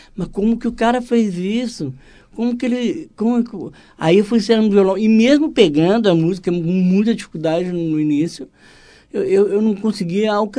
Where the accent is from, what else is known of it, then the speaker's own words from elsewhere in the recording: Belo Horizonte, Minas Gerais, Brazil; Sou nascido em Belo Horizonte, né? Sou de Belo Horizonte e, assim, passei minha vida inteira, assim, minha infância e até adolescência e tudo, lá na região de Minas, bebendo da cultura de Minas, né?